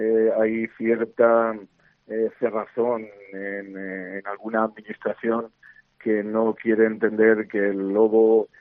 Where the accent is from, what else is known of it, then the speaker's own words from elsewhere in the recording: Ávila, Castile and León, Spain; Cierto, y más tratándose en mi tierra, ¿no? Yo digo que no hay abulense que se precie que no lleve Ávila en la mente y en el corazón, ¿no?